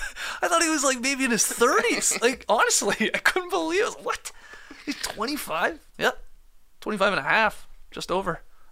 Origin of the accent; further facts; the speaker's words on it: Canada; accent: Canadian; That's my Canadian accent.